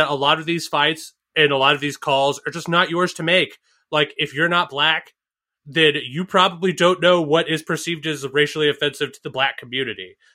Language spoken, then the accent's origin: English; Northeast, United States; So, well, I mean, I grew up like a lot of people did. Like, you know, I grew up in the Northeast.